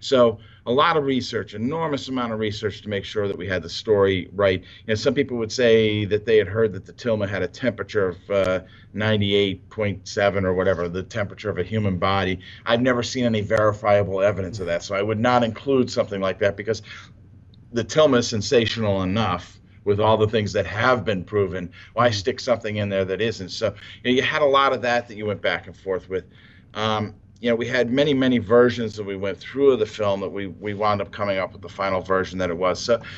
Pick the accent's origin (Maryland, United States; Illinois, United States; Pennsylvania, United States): Maryland, United States; Baltimore; And I'm from Baltimore, just to make sure everybody knows. I'm not actually from Colorado Springs, so somebody from somewhere else actually likes us too.